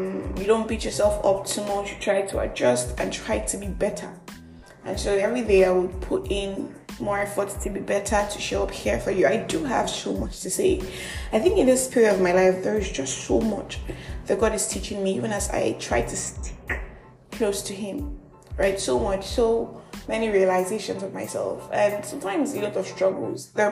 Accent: Nigeria; I am that Nigerian Christian dog colleague, and this is another episode of Just Talk.

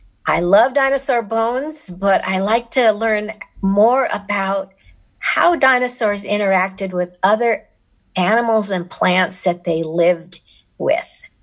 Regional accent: Colorado, United States; I'm a paleontologist from Colorado in the United States

